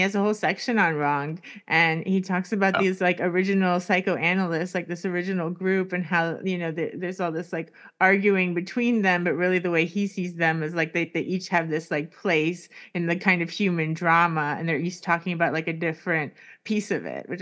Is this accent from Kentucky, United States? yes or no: no; Miami, Florida, United States; now in New York, United States; I of course knew it wasn't like that everywhere because I'm from Miami, and it's definitely not like that in Miami.